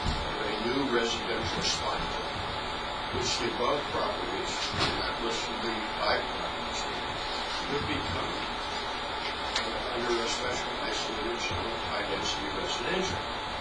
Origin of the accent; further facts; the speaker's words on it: Belton, United States; I grew up in Belton, and believe me, it's entirely different than the way it's going to be.